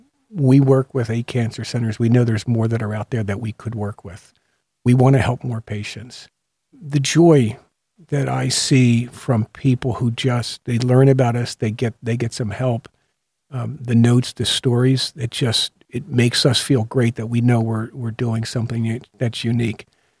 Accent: Philadelphia, Pennsylvania, United States; We grew up in Northeast Philadelphia. I'm one of 6. Mom called us her 6 wonderful kids. But mom was born in Ireland on a farm, and she came here in her late teens.

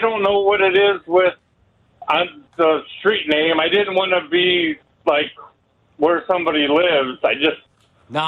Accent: Lake Forest, Illinois, United States; Well, hey, I didn't grow up in Skokie because I grew up in Lake Forest, but okay.

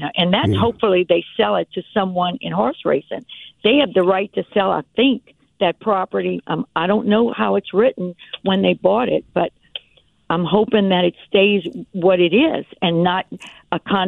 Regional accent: Louisiana, United States; I'm from Louisiana, and I'm a Louisiana bred. I take it very serious.

